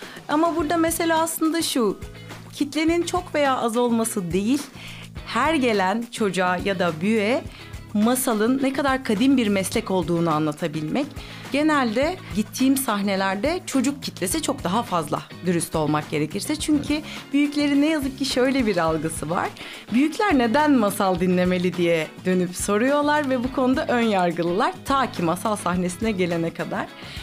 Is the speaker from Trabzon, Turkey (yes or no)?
no; Edirne, Turkey; Edirneliyim, müzisyenim.